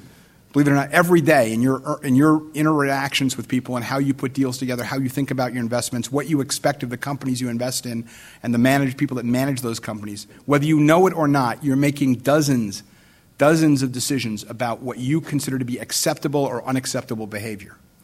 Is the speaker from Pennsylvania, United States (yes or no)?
no; Chicago, Illinois, United States; Northwestern, which is my hometown, Chicago, but I love coming to Boston.